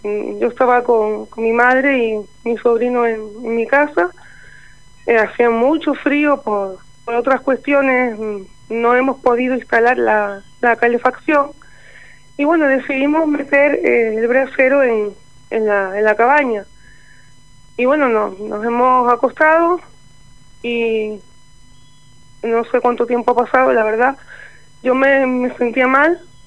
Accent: Spain; moved away as an adult; now in Chucuma, Argentina; Yo soy española, pero vivo aquí hace 4 años.

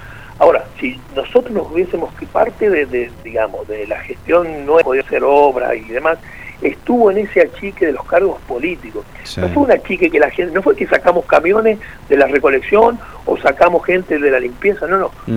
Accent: Argentina; El problema somos los argentinos

